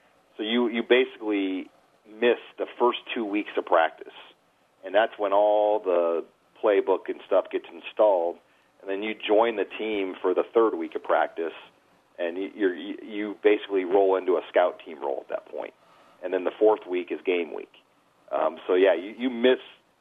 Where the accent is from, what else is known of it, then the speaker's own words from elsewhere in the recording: Nebraska, United States; I'm a Rosenblatt guy. I grew up around Rosenblatt. I worked my first job at Rosenblatt